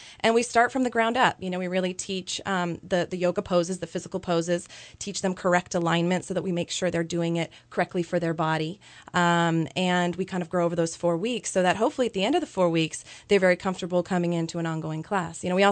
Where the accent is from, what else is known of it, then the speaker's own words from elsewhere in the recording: Reading, United States; I grew up in Reading. I'm a Reading native, and out of high school went down to UCLA to study dance